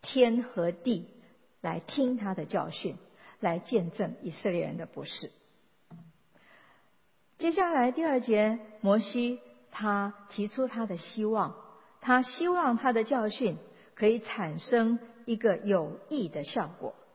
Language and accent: Chinese; China; 我们中国人的诗歌是押韵